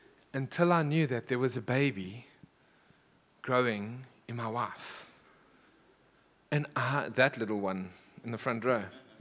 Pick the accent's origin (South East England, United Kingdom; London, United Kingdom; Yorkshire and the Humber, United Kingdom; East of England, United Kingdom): London, United Kingdom; East End; This is, again, I'm from the East End. If you don't look after you, nobody else will.